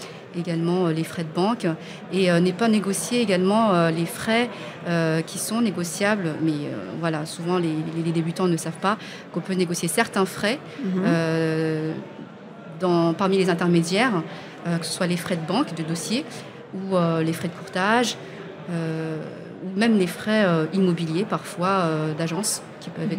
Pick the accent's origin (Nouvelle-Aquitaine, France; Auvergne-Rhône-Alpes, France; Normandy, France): Nouvelle-Aquitaine, France; Limoges; born there; also born or lived in Paris; Moi, je suis née en France, bon, sur la région de Limoges, mais bon, je suis plus parisienne, on va dire.